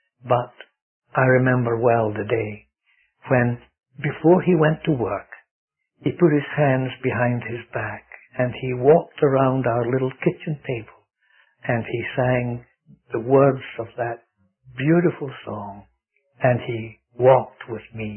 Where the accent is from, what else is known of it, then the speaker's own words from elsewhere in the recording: Scotland, United Kingdom; born there; It is true, I was born in Scotland, and in a matter of speaking, I'm proud